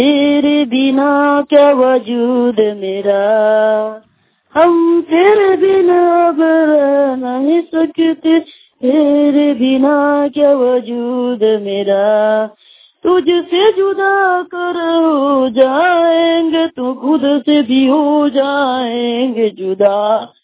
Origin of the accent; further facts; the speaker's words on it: Darwe, Jharkhand, India; मेरा गांव दारवे पोस्ट ककनिया जिला दुमका।